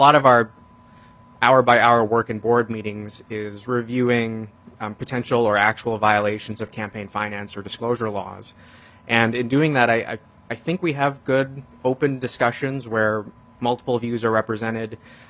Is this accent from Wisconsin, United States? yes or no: yes; Wisconsin, United States; born there; I was born in Wisconsin. I hope you won't hold that against me, but I've been living in Minnesota since 2010